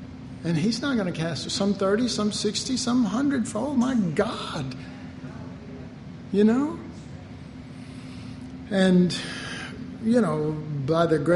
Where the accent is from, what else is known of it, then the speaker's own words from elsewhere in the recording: Dallas, Texas, United States; maybe that's just because I grew up in Oak Cliff and, you know, and all kind of junk like